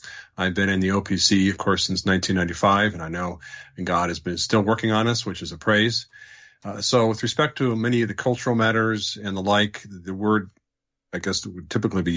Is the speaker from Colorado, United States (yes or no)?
yes; Denver, Colorado, United States; So I grew up out here in Denver in the 80s